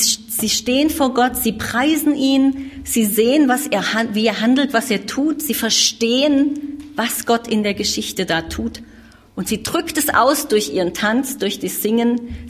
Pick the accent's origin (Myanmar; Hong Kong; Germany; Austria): Myanmar; Und bei uns in Myanmar war es auch so, besonders als die Militärherrschaft noch so heftig war